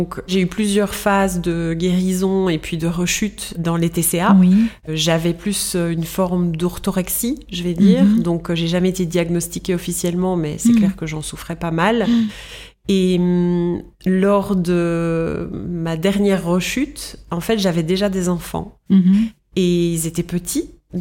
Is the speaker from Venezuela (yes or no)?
no; Belgium; also born or lived in United Arab Emirates; Mais comme à l'origine, je suis belge francophone